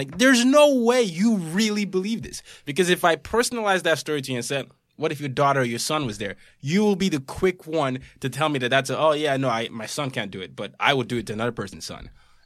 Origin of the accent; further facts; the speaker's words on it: Nigeria; I grew up in Nigeria and Africa was colonized by a lot of Europeans.